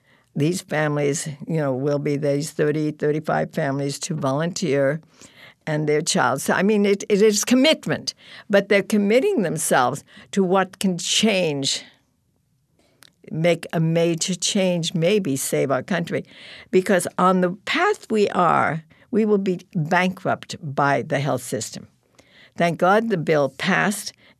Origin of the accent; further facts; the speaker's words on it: San Diego, California, United States; I come from San Diego.